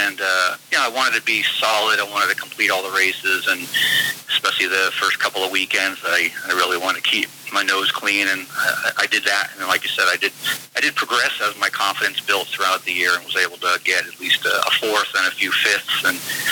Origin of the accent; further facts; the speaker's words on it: Cape Cod, Massachusetts, United States; also born or lived in Connecticut; I was started in Connecticut as a kid, and eventually we moved to Cape Cod, Massachusetts, and I basically lived there until I mo